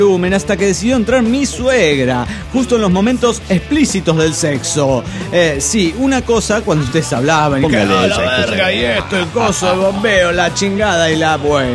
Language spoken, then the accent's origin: Spanish; Toluca, State of Mexico, Mexico; now in Mexico City, Mexico; Recién me vine a vivir para estudiar al DF mexicano porque vengo de Toluca